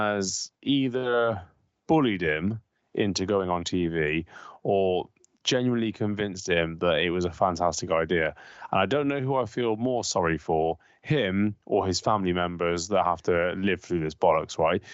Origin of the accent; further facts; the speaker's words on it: England, United Kingdom; born there; all my family's Irish. Like, all of them. I was born in England. I class myself English. Like, this is where my home is. Like, Ireland's a secondary home, but it's not my home.